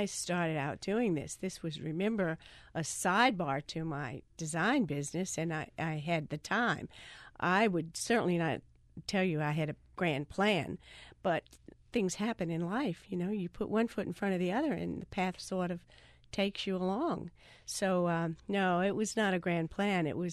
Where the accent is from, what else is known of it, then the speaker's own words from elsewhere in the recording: New Orleans, Louisiana, United States; Here, New Orleans.